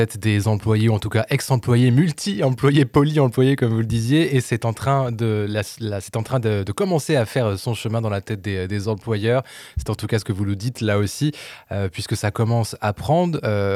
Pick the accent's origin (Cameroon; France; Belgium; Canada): France; c'est pas une mauvaise chose ici chez nous en France.